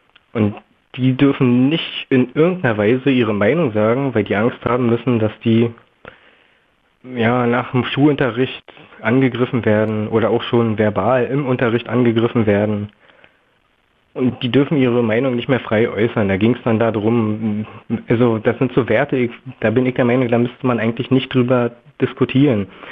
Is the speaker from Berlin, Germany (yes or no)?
yes; Berlin, Germany; ich komme aus Berlin hier